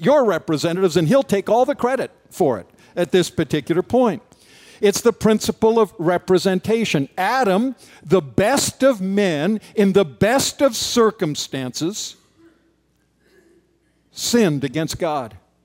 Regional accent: Canada; It's interesting to me because growing up in Canada, the people who didn't join in that are called the United Empire Loyalists.

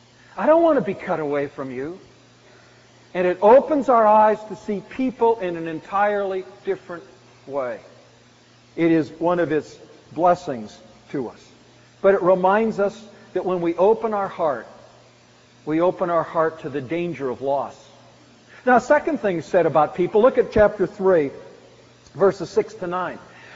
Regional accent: Vancouver, British Columbia, Canada; also born or lived in Dallas / Winnipeg / Calgary; from growing up in Vancouver, to being in Dallas, to being in Winnipeg, to being in Calgary.

